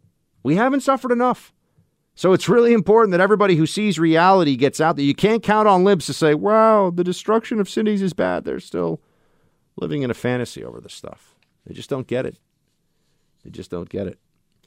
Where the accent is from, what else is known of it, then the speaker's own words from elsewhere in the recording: New York, United States; I'm telling you that right now as a New Yorker, at least in New York City, we're not there yet.